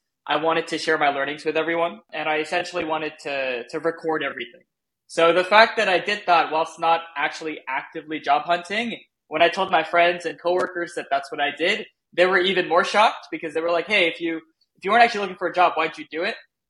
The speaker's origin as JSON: {"language": "English", "country": "Switzerland", "moved": "yes", "lives_now": "United States", "said": "I am an immigrant. I'm originally from Europe, Switzerland."}